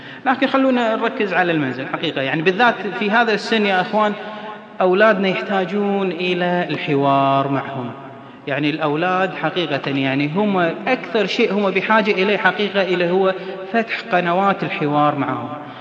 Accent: Kuwait; إحنا مثلاً الآن الأسرة عندنا في الكويت

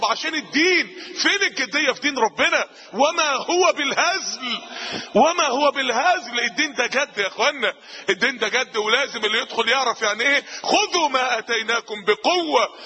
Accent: Egypt; عندنا في مصر

